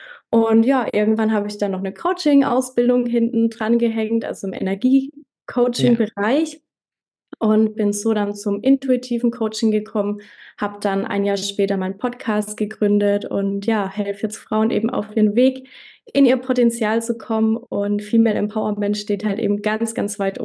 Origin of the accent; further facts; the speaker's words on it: Bavaria, Germany; Ich komme aus der Nähe von Schweinfurt, das liegt in Unterfranken, Nordbayern.